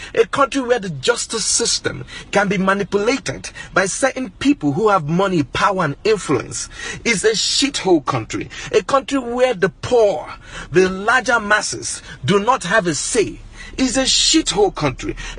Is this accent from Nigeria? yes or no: yes; Nigeria; now in United States; I am a Nigerian living here in the United States.